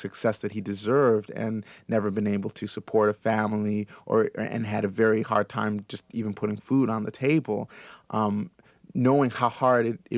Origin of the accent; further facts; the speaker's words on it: Berkeley, California, United States; I grew up in Berkeley I'm from mixed parentage